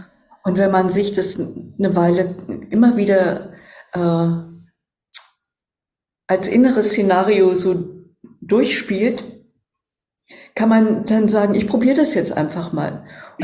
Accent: Berlin, Germany; Ich bin Berlinerin, ich bin preußisch, protestantisch erzogen worden.

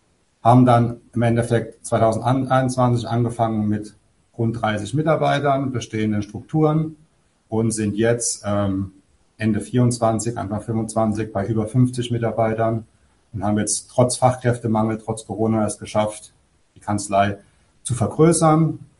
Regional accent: Rhineland-Palatinate, Germany; born there

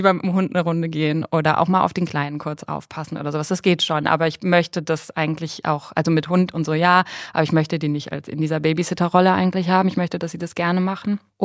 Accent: Cologne, North Rhine-Westphalia, Germany; also born or lived in New Zealand; Bis jetzt bin ich wieder in Köln, wo ich herkomme

